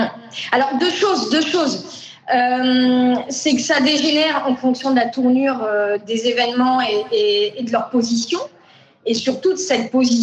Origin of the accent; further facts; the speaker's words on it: New Caledonia; Alors, je suis née en Nouvelle-Calédonie. Et donc j'ai connu les événements de 84 et 88, donc j'avais 11 ans. Donc là où on habitait, là où habite ma mère toujours, donc à Boulari entre Saint-Louis la tribu de Saint-Louis et la tribu de la Conception